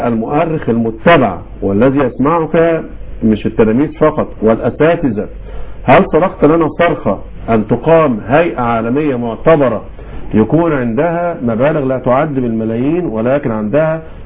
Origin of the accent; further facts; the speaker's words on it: Egypt; أنا خارج من مصر ومعايا المسلم من سيراليون الداعي زي